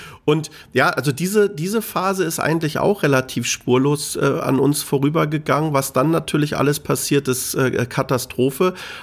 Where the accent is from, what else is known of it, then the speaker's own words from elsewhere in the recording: Berlin, Germany; ich bin Berliner.